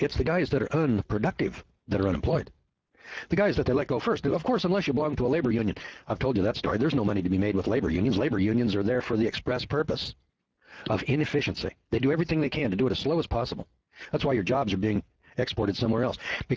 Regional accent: California, United States

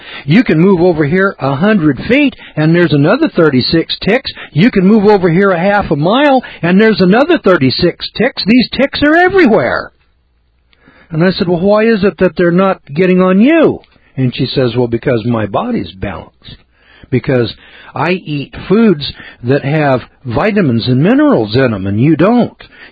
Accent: Idaho, United States; See, I just moved out here, and I was from Idaho, you know, where we didn't have very many ticks

